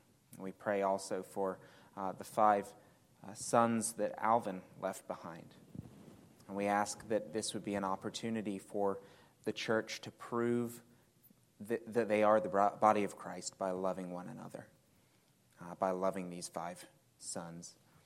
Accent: England, United Kingdom; many of you know that I'm originally from England, and growing up with English parents, you have no say in the matter.

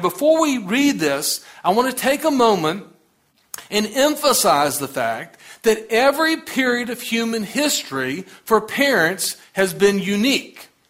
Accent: the South, United States; I mean, I'm from the South. I mean, it didn't go real smooth when we started coming together, okay?

